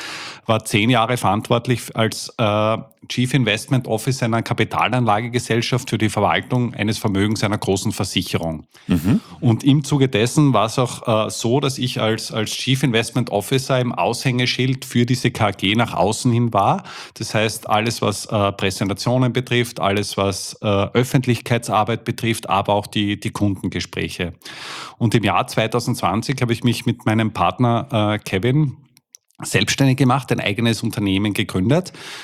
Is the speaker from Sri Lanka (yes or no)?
no; Austria; wir kommen jetzt aus Österreich, also das muss man noch dazu sagen